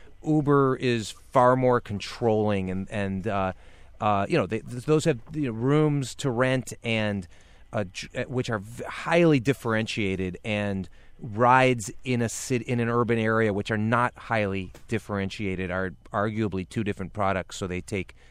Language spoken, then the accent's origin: English; Chicago, Illinois, United States; also born or lived in Washington, D.C. / Tokyo; I'm from the Midwest. I'm a Chicagoan by birth and sentiment, and I had lived in Washington, D.C. and Tokyo